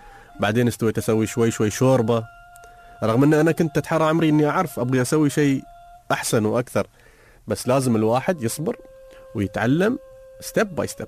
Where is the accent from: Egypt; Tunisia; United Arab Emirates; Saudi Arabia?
United Arab Emirates; فأنا لأني من الإمارات